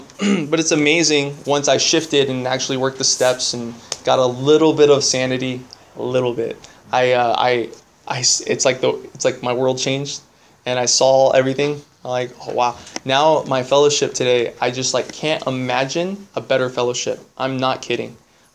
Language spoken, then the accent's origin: English; Santa Maria, California, United States; also born or lived in San Francisco; used to think I can't ever get sober in my hometown because Santa Maria AA is really small and it's not that good.